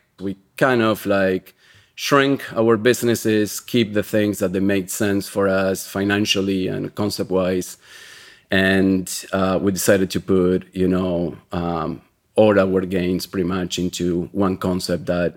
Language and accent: English; Argentina; now in United States; I'm originally from Argentina. I've been living in Keme Courthouse, South Jersey, in a small seashore community, right by the beach.